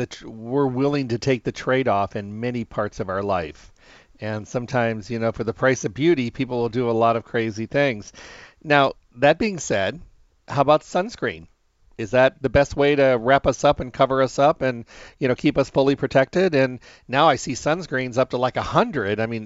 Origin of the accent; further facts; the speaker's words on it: Midwest, United States; we were lifeguards growing up in the Midwest